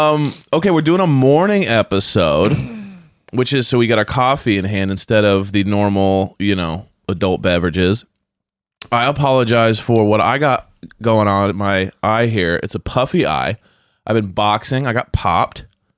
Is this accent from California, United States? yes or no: yes; California, United States; And I'm like, you're wrong. We're from California.